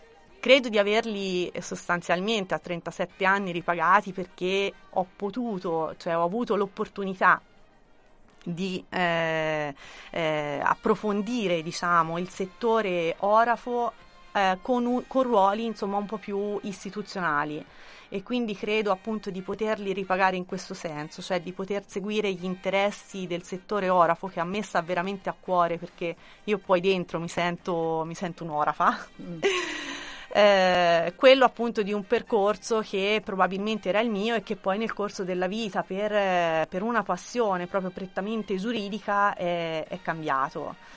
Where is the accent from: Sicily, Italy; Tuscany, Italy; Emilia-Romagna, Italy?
Tuscany, Italy; Laterina; ho fatto le scuole medie a Laterina come tanti ragazzi del mio paese, quindi in un piccolo centro